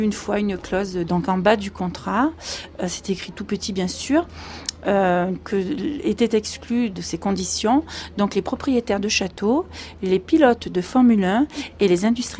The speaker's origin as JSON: {"language": "French", "town": "Orange", "region": "Provence-Alpes-Côte d'Azur", "country": "France", "said": "Moi, je suis orangeoise. Je suis née dans le Vaucluse à Orange. Mes parents avaient leurs pieds à terre là-bas."}